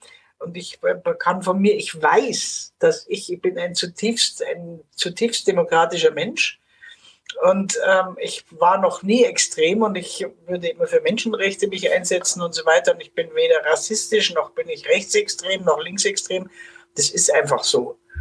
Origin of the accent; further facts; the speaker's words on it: Bavaria, Germany; obwohl ich meine Heimat Bayern immer seit 40 Jahren sehr kritisch aufs Korn genommen habe